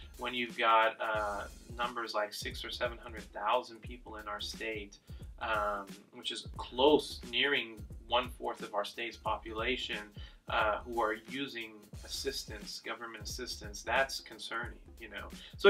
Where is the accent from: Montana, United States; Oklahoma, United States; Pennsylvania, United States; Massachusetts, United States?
Oklahoma, United States; You get on the metro, and I'm from Oklahoma.